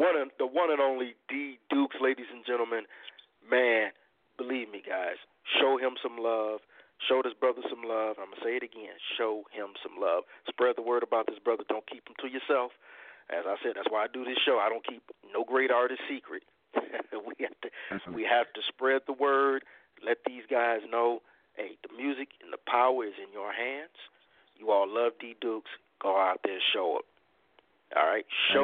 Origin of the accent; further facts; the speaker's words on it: Chicago, Illinois, United States; it's really amazing to see a brother like you from Chicago representing my hometown and representing it lovely